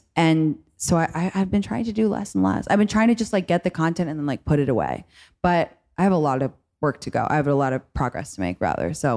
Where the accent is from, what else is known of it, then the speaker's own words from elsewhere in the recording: London, United Kingdom; I grew up in London, and then I had college in America